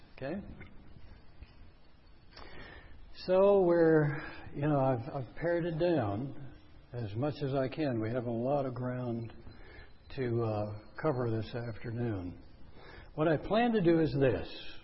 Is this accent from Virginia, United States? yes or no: yes; Virginia, United States; I grew up in Northern Virginia. My family were builders and developers there. I grew up in the construction business.